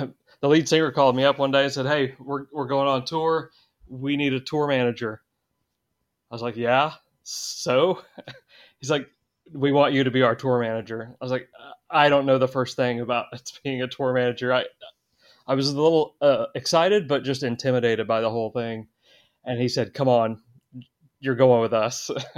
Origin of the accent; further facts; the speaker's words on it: Oklahoma, United States; Well, I grew up in Oklahoma, and for some reason, the promoters there only did classic rock or country.